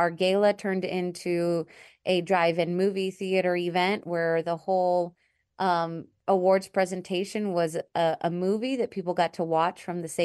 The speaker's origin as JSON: {"language": "English", "town": "San Antonio", "region": "Texas", "country": "United States", "also_born_or_lived": "Washington, D.C.", "said": "I'm actually from San Antonio, but moved around a bit for school and work and was living in Washington, D.C. when I had the opportunity to come back to Texas and transfer with my job."}